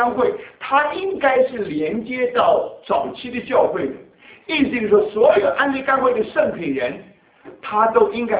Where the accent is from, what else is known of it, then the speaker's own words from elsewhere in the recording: Taiwan; 我就因为那时候从台湾来的